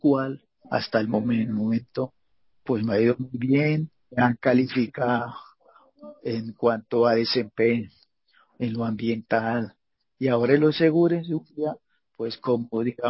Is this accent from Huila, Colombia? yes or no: yes; Huila, Colombia; Vea, yo soy huilense.